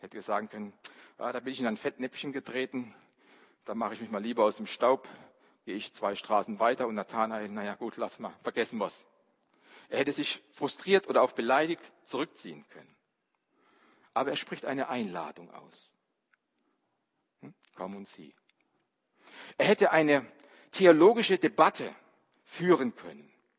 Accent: Baden-Württemberg, Germany; Wenn ich das gehört habe als junger Mensch, da auf der Schwäbischen Alb, wo ich groß geworden bin

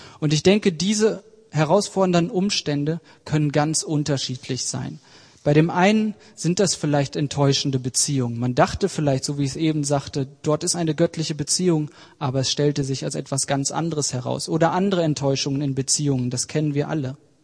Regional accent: Oerlinghausen, North Rhine-Westphalia, Germany; habe ich bei uns in meiner Heimatgemeinde in Oerlinghausen bei Bielefeld ganz früh angefangen

